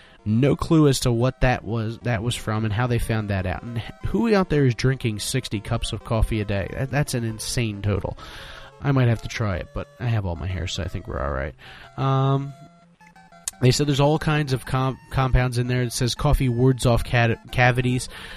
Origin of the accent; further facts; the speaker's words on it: Philadelphia, Pennsylvania, United States; Now, I'm from Philadelphia, Philly as it were, and one of the main culinary masterpieces that our city is famous for is the Philadelphia cheesesteak, the Philly cheesesteak.